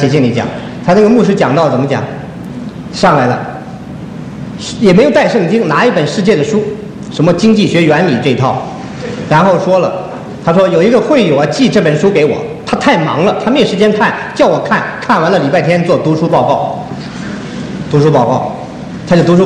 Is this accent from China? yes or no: yes; China; 神的生命在我里面更新变化，我们中国人叫做潜移默化。